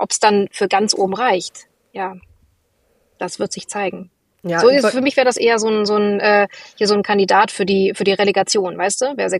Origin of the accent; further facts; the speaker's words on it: Hanover, Lower Saxony, Germany; born there; now in Berlin, Germany; für mich als gebürtige Hannoveranerin, die in Berlin wohnt